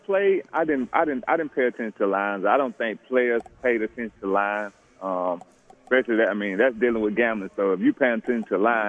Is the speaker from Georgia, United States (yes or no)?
yes; Georgia, United States; Georgia was the big game for me because I was from Georgia.